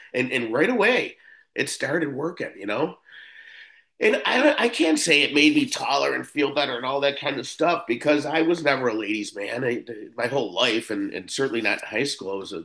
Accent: Buffalo, New York, United States; But so I grew up in South Buffalo, and you know, a heavy Irish Catholic.

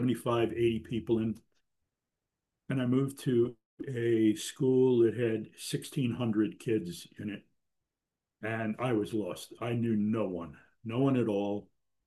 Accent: Mount Vernon, New York, United States; also born or lived in Bronx; I was born in Mount Vernon, New York. Spent a year living, year and a half living in the Bronx, and then back to Mount Vernon, and went through elementary school, there.

